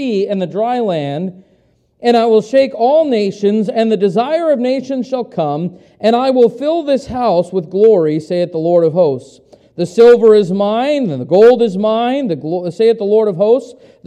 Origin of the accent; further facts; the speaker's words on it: United States; It's true of me as an American, as I look back even at the nation that I grew up in compared to what we have today.